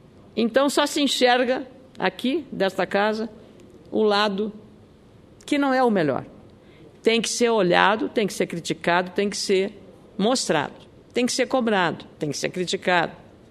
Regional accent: Rio Grande do Sul, Brazil; Eu sou do Rio Grande do Sul

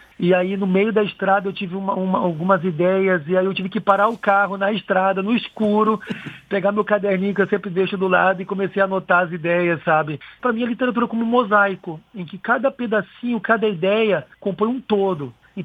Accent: Paraná, Brazil; born there; also born or lived in Rio de Janeiro / São Paulo; now in Roraima, Brazil; Eu, assim, nasci no Paraná, morei no Rio de Janeiro, morei em São Paulo, estudei na Unicamp e vim morar, então, em Roraima, na Amazônia.

